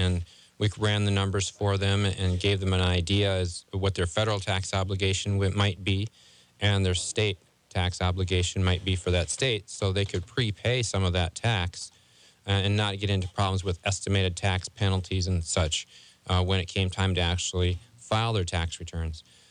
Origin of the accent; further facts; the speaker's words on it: Minnesota, United States; I'm originally from Minnesota. I don't know if that's anything necessarily to brag about, but I am.